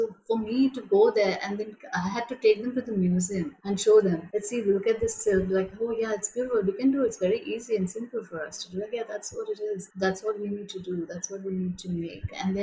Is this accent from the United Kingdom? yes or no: no; Northeast India, India; which is quite an irony because I'm from Northeast India.